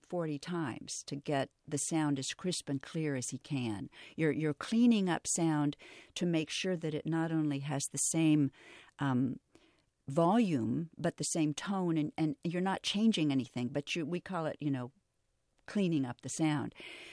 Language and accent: English; Topeka, Kansas, United States; And I saw TikTok, and I'm from Topeka, Kansas.